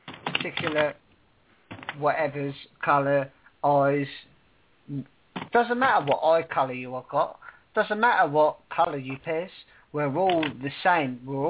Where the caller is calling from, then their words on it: United Kingdom; United Kingdom.